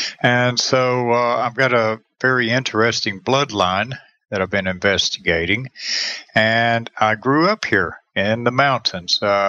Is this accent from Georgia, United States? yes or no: yes; Clayton, Georgia, United States; Being that I'm from Clayton, Georgia, has a lot of bullies and stuff like that in it when we were kids here in the rural mountains.